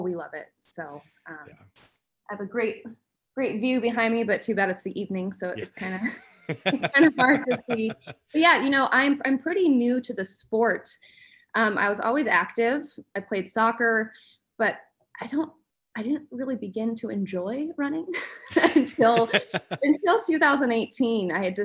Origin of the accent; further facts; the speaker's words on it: Colorado, United States; moved away as an adult; also born or lived in New York City / Washington, D.C. / Garmisch, Germany; now in Georgia; Colorado. That's where I'm from. And we've just been on this wild nomadic goose chase. So since 2016, we moved from Colorado to New York City, to Washington, D.C., to Garmisch, Germany, and we're now in Georgia.